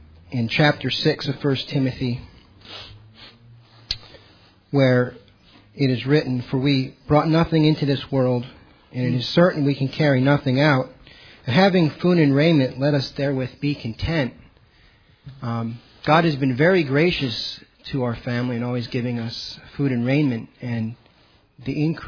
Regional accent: United States; I say that particularly because I am an American, a modern American, and however I have tried to not be a good student of materialism, I still have learned too much.

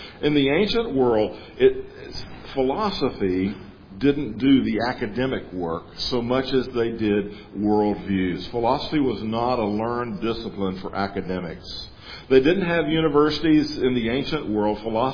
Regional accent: Jackson, Mississippi, United States; But I wonder, if I went to my hometown where I grew up, Jackson, Mississippi.

